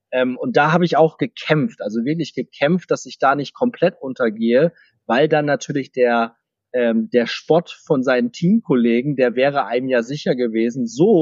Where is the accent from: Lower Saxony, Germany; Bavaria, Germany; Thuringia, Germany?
Lower Saxony, Germany; Cloppenburg; nachdem es mit der Handballkarriere in meiner Heimatstadt Kloppenburg nicht ganz so funktioniert hat